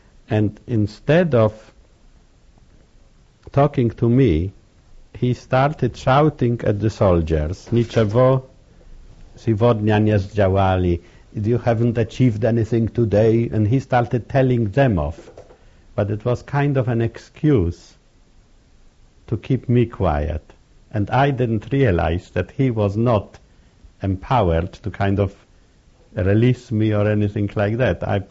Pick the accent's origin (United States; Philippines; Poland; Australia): Poland; And I said, I'm an Evrei from, I'm a Jew from Poland. I was in the ghetto. I was in camps. I was in Buchenwald.